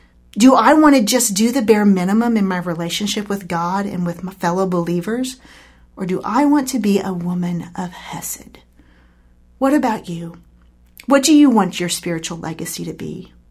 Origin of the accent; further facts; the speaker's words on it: Joplin, Missouri, United States; I shared how the people of my hometown learned that sometimes things that seem of great strength and importance are destroyed, and things that appear very fragile are brought through safely. My mother gave me a very special gift. This crystal bowl was from a house that was destroyed in the Joplin tornado.